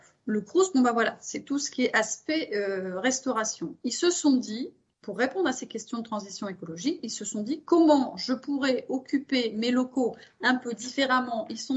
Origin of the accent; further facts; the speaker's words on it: Hauts-de-France, France; on l'a vu bien dans le nord de la France, ma région d'origine